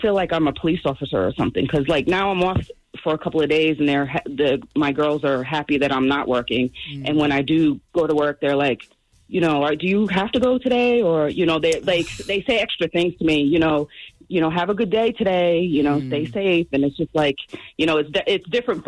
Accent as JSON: {"language": "English", "region": "New England", "country": "United States", "lives_now": "Georgia, United States", "said": "I'm from New England, but I live in Georgia now."}